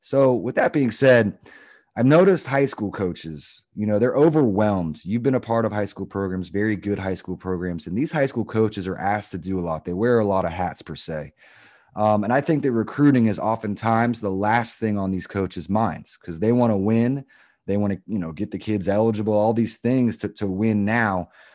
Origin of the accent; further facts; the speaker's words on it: Florida, United States; I grew up in Florida as well.